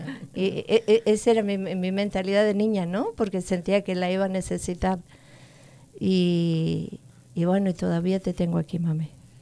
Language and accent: Spanish; Buenos Aires, Argentina; born there; nací en Buenos Aires, la capital de Argentina.